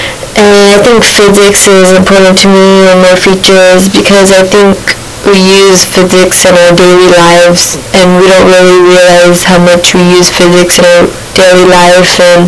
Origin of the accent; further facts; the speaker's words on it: Livingston, California, United States; also born or lived in Merced, California; But, I was born in Merced, California, which is in Northern California. And I lived in Northern California my whole life.